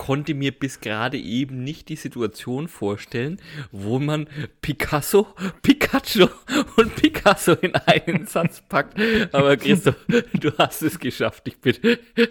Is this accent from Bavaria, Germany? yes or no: yes; Bavaria, Germany; ich komme ja aus Franken, da gibt's das Schäufele